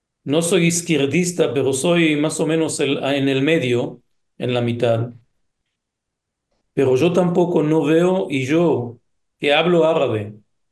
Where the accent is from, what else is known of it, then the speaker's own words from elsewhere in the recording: Israel; nosotros somos judíos israelíes y vivimos en el Medio Oriente, dentro de un lugar que está rodeado por árabes, por musulmanos